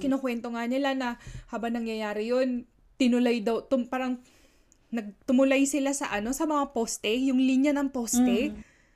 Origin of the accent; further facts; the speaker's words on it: Central Luzon, Philippines; hindi yung bayan namin sa Pampanga